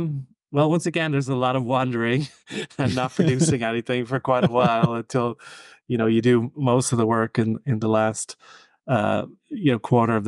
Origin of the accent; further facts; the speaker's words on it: Ireland; I grew up in Ireland where music is very common.